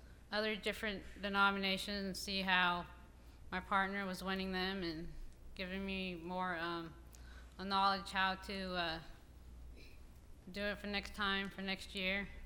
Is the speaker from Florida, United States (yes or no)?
no; Georgia, United States; I'm from Georgia.